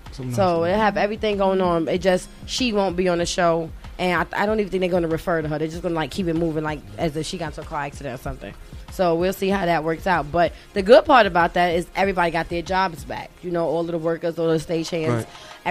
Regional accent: Brooklyn, New York, United States; I'm from Brooklyn.

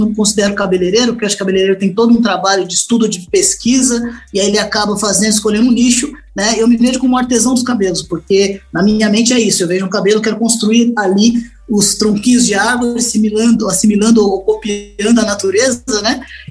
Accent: São Paulo, Brazil; Nasci na Saúde, morei na Vila Mariana até um aninho. Depois eu fui para Tapicirica da Serra, fiquei até os 8. Depois dos 8 aos 10, depois até os 8, dos 8 aos 10 no Tabuão. Depois dos 10 aos 13 no Campo Limpo, né? Campo Limpo ali perto do Tabuão, né? Depois fiquei em Pinheiros

